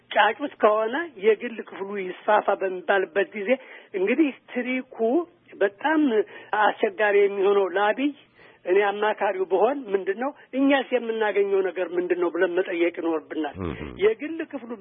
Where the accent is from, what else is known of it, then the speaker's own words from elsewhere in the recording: Gondar, Amhara, Ethiopia; እኔ ያደግኩት ጎንደር ነው። እኔ የተወለድኩት ጎንደር ነው።